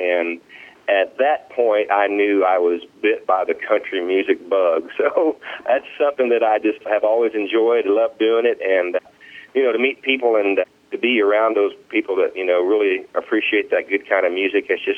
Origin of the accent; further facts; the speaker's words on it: Ohio, United States; Well, the best thing I remember about growing up in the state of Ohio is that we had a bunch of responsibility. I grew up on a little farm, and we always had livestock